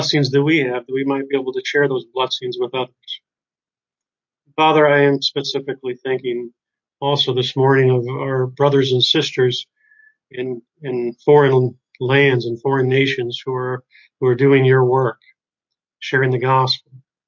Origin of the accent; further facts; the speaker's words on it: St. Louis, Missouri, United States; Valerie and I are both from the Midwest, St. Louis, Missouri in particular.